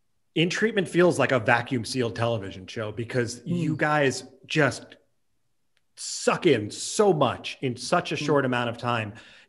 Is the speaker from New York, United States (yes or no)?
yes; New York City, New York, United States; Even though I'm from New York City. But my mom raised me.